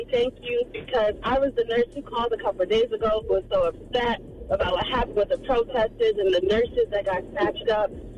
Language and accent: English; Florida, United States; now in New York, United States; because I know you be coming for people from Florida. I'm from Florida. So thank you.